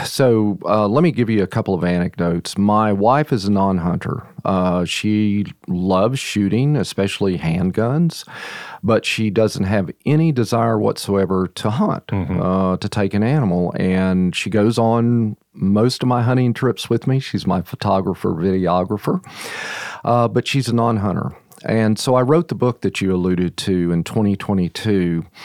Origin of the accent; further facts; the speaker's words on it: Texas, United States; I grew up in Texas.